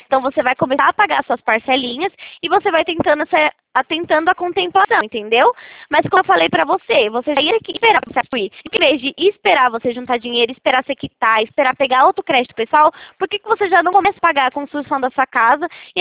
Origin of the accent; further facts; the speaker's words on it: Itatiba, São Paulo, Brazil; Não, eu sou de Itatiba, São Paulo.